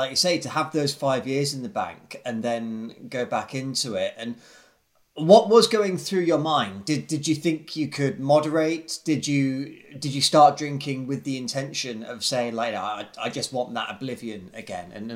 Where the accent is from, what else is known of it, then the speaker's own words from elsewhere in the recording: South West England, United Kingdom; I grew up near Bristol myself.